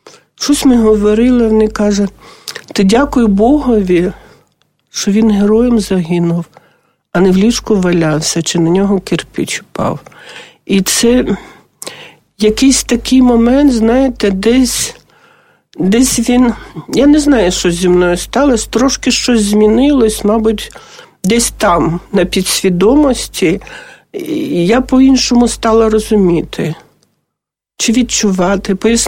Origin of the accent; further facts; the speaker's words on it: Kyiv, Ukraine; А ми корінні кияни.